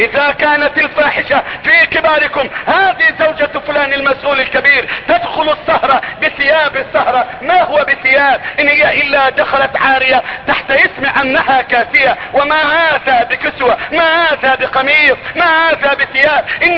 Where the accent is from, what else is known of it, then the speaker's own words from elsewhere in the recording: Egypt; بلدتنا مصر